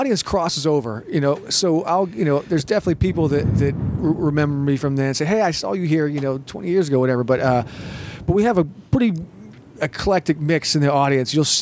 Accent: Texas, United States; moved away as an adult; now in Las Vegas, United States; I'm Texas myself.

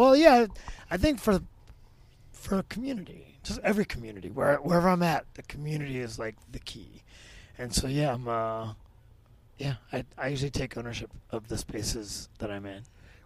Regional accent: Miami, Florida, United States; now in Atlanta, United States; Yeah. Born and raised in Miami. My parents are born... my dad was born in Puerto Rico. My mom was born in New York. So I'm actually a New Yorkerican. Grew up in South Florida for the first 25

